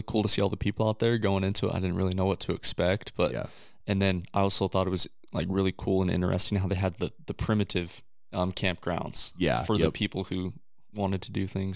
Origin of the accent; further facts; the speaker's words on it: Le Grand, California, United States; I've been up there a couple times just growing up in Le Grand.